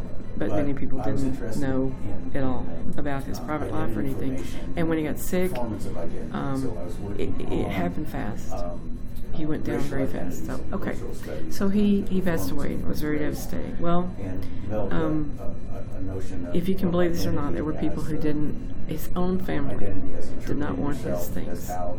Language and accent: English; Texas, United States; this was in Texas. I'm a Texan.